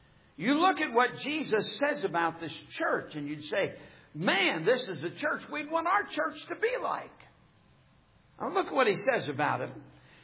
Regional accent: United States; As an American, I'm horrified at what I see.

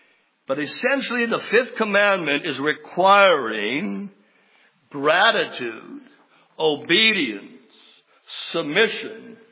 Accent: Canada; Growing up in Canada, we went to school in the public school system, and every morning we would sing

